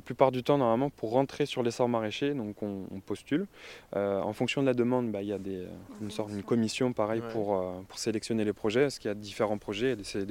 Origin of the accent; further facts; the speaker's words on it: Île-de-France, France; Moi j'étais en Seine-et-Marne à la base, j'ai grandi en Seine-et-Marne.